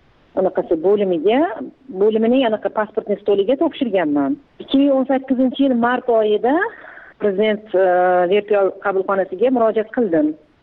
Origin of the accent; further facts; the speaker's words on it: Kazakhstan; now in Uzbekistan; o'zim tug'ilib o'sgan yurtimga bora olmayman. Borishim uchun ana Qozog'iston Respublikasining posolstvosiga borib viza ochirishim kerak.